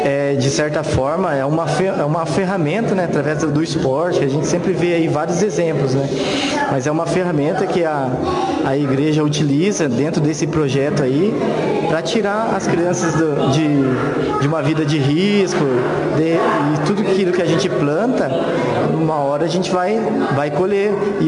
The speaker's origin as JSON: {"language": "Portuguese", "town": "Bandeirantes", "country": "Brazil", "tie": "born or raised there", "said": "eu sou natural aqui de Bandeirantes."}